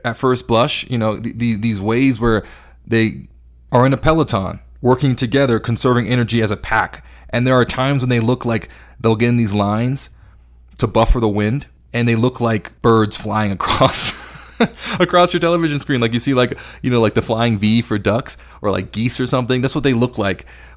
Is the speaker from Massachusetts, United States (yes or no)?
no; Texas, United States; You know, I'm from Texas. I just like to drive cars.